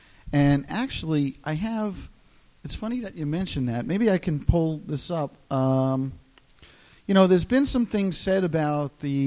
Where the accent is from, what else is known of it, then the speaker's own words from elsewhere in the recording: New Jersey, United States; You know, I'm from Jersey. You know, what can I tell you?